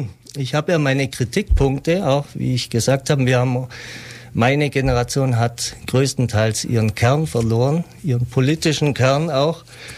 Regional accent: Neu-Ulm, Bavaria, Germany; ich bin jetzt eher auf der Neu-Ulmer Seite aufgewachsen

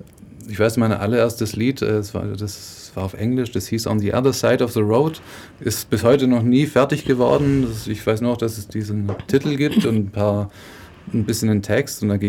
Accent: Schwäbisch Gmünd, Baden-Württemberg, Germany; born there; Ich bin in Schwäbisch Gmünd geboren.

